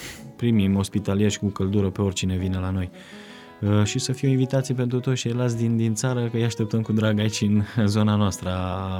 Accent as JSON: {"language": "Romanian", "region": "Oltenia", "country": "Romania", "said": "noi suntem priviți în ansamblu ca olteni și, într-adevăr, despre Oltenia se spune că sunt oameni un picuț mai reci în comunicarea cu ceilalți"}